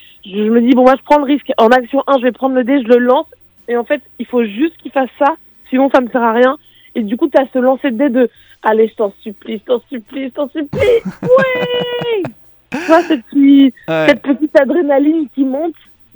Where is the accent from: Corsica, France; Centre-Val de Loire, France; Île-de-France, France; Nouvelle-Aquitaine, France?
Île-de-France, France; Paris; moi je suis parisienne